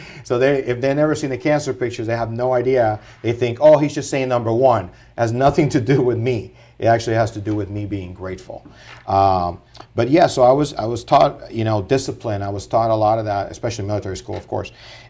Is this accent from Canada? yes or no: no; Santurce, Puerto Rico; So originally, I'm from Puerto Rico. I was born in Santurce, Puerto Rico.